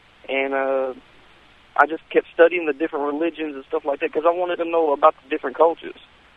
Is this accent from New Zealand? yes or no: no; United States; I'm an American convert to Islam.